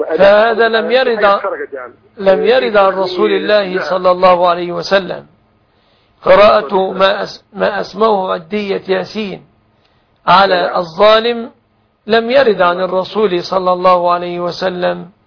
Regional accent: Egypt; أن يحفظ بلادنا مصر

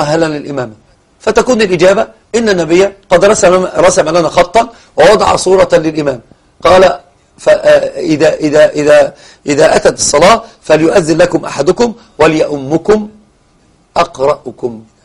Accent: Egypt; ما عندنا في مصر يقولون صار سليم، صح كده؟

